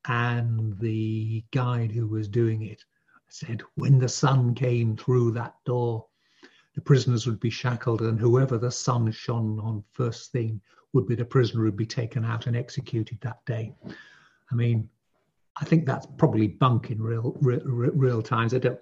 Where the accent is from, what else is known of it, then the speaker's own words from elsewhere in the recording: Yorkshire and the Humber, United Kingdom; There are a lot of them where I grew up in Yorkshire.